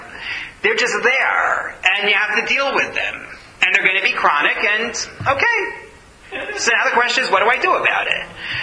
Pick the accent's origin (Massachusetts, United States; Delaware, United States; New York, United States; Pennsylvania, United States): New York, United States; New York City; It's annoying when people do. I'm a New Yorker.